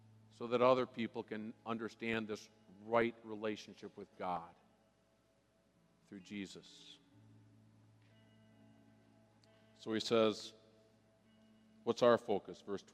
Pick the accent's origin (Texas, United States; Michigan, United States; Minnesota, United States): Minnesota, United States; Redwood Falls; I'm from Redwood Falls. I'm a Minnesotan. In fact, I just told John, I'm from Minnesota.